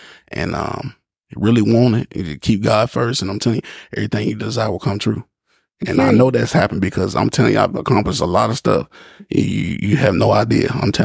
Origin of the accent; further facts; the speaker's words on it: Mississippi, United States; now in Kentucky, United States; So that's why we came from Mississippi to Kentucky.